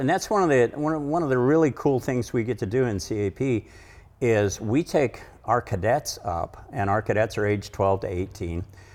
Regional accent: Ada, Oklahoma, United States; moved away as an adult; I grew up in Ada, went to OU, a long story that I won't share.

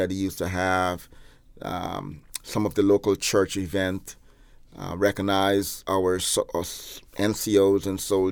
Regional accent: Guyana; moved away; a country right next door to where I was born in Guyana, where I still have family, nieces and uncles and nephews that still live there.

